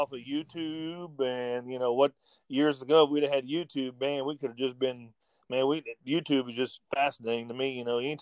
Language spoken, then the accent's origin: English; Brenham, Texas, United States; Born and raised in Brenham, been here all my life. I'll be 50. I got to add here real quick. I'll be 54 in March.